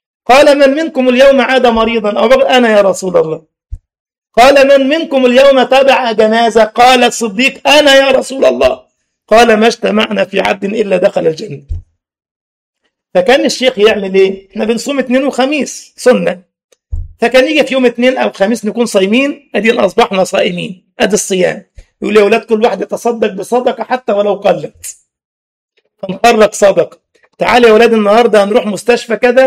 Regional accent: Cairo, Cairo Governorate, Egypt; مقابر الامام الشافعي عندنا في القاهرة

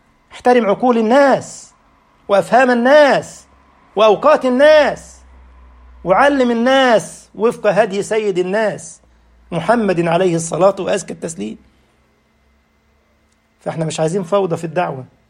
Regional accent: Egypt; ده الجماعة البسطاء عندنا في مصر يقول إيه؟

